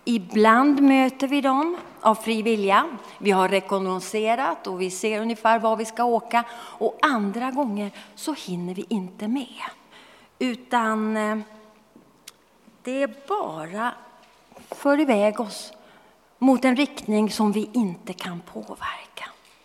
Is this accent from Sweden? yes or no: yes; Norrbotten County, Sweden; Jag kommer från Norrbotten och som ungdom så hade vi en favoritaktivitet. Att paddla i älvarna.